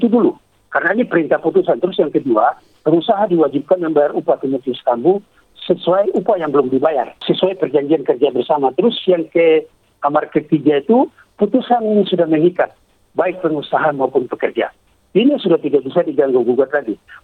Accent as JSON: {"language": "Indonesian", "region": "Papua", "country": "Indonesia", "said": "Hukum harus berlaku sama bagi semua pihak dari Sabang sampai Merauke, bukan hanya kepada saya sebagai orang Papua asli."}